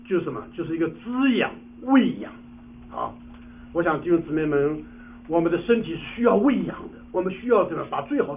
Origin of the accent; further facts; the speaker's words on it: China; now in United States; 我们中国人呢，我想有一个悲哀啊啊，因为呢，我们从小所受到的教育呢，是把父母摆在第一的。